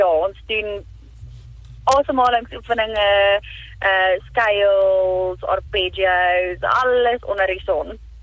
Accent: Nylstroom, Limpopo, South Africa; in 'n klein dorpie waar ek groot geword het in Nylstroom in Limpopo.

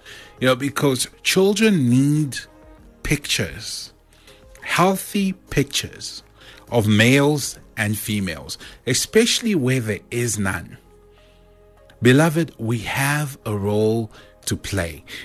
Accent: South Africa; because we are South African.

